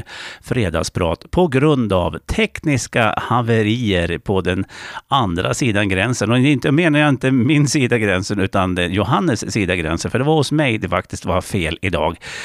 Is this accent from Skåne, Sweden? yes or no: no; Jämtland County, Sweden; accent: Jamtish; februari och det har vi gjort här i Jämtland till jamskdan. Alltså det är då vi ska helst prata jamska, vår dialekt alltså då med någon under den dagen.